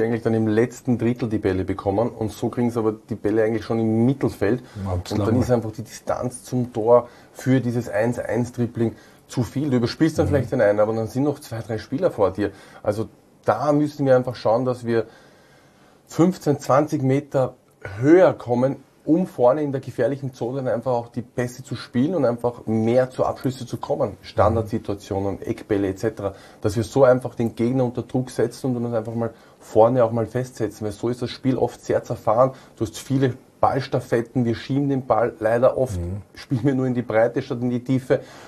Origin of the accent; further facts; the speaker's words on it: Austria; Was ja oft bei uns in Österreich